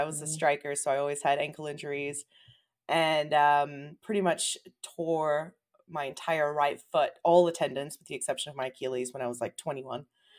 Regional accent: Australia; also born or lived in Brazil; now in United States; I am Brazilian born. I am Australian raised, and I now live in the U.S.

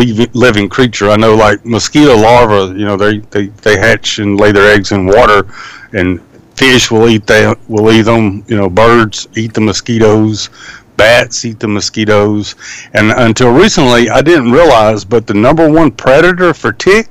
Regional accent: the South, United States; growing up in the South and in the woods and umpteen times out hunting and fishing

